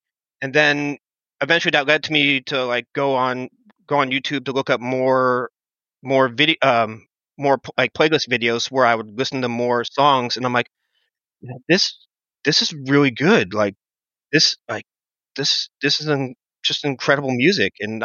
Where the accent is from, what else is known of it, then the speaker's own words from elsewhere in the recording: Arroyo Grande, California, United States; See, I'm American. I grew up in Arroyo Grande, California, which is essentially right next to Pismo Beach